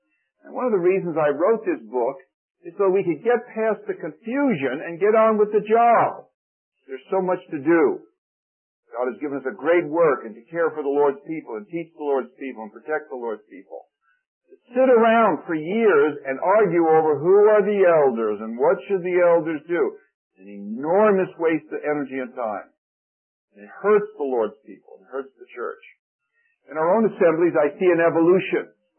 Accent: New Jersey, United States; And I was raised in the New Jersey area

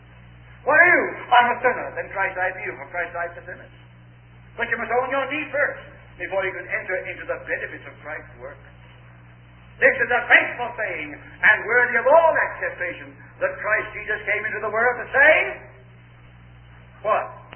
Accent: Chicago, Illinois, United States; I said, no, I'm from Chicago.

